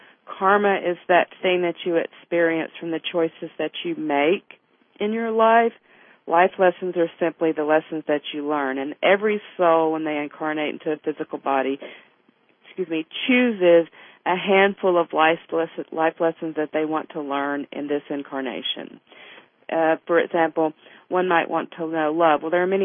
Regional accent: the South, United States; And you know, I grew up in the South where racism ran high.

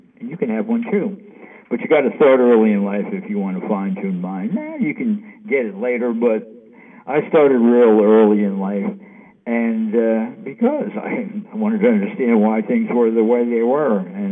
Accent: New York, United States; hey, I'm from New York, doing a show out of New York, you know, in New York.

